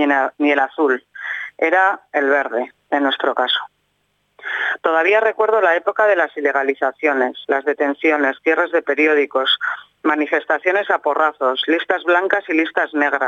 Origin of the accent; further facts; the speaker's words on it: Agurain, Basque Country, Spain; 2023 H. Bildu ha vuelto a ganar en Agurain. Esta vez sí, he podido vivirlo con emoción y pasión en mi pueblo, con la gente.